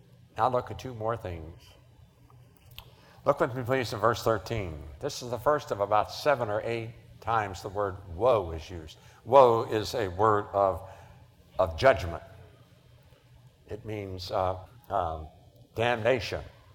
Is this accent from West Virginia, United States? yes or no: yes; West Virginia, United States; I am blessed to be from West Virginia. So I don't expect much, and you don't either when you find I'm from West Virginia.